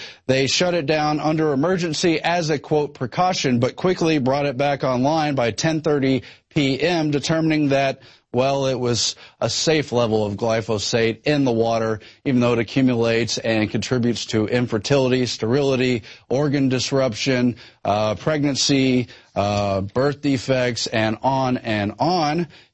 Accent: Angleton, Texas, United States; it took place in my hometown of Angleton, Texas, and neighboring Lake Jackson, Texas, all in Brazoria County

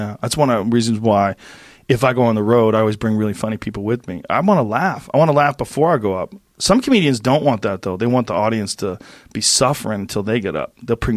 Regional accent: Boston, Massachusetts, United States; I grew up in Boston.

